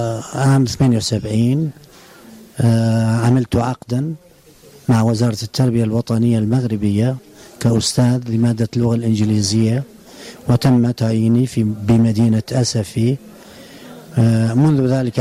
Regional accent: Iraq; moved away as an adult; also born or lived in Algeria; now in Morocco; أنا خرجت من العراق عام 77 لظروف طبعا سياسية معروفة لكل العراقيين بسبب القمع الفاشل اللي كان موجود حين ذاك. خرجت من العراق باتجاه الجزائر، عملت سنة كاملة

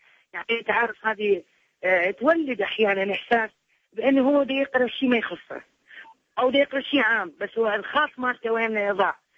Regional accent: Iraq; now in Egypt; أنا من أجيت من العراق جبت شوية تربة عراقية

